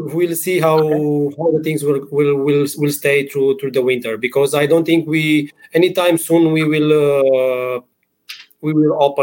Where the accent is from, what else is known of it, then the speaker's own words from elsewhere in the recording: Bucharest, Romania; English is a second language; I'm from Bucharest, Romania.